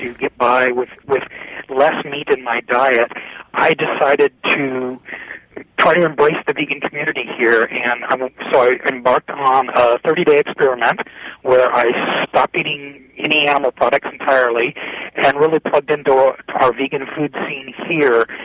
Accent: Kansas City, Missouri, United States; I grew up in Kansas City in the 1970s, and it was a very meat-centric town.

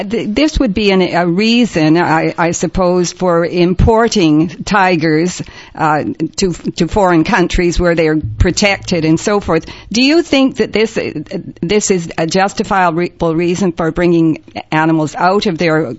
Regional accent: British Columbia, Canada; So maybe as British Columbians, that's what we should be pushing for.

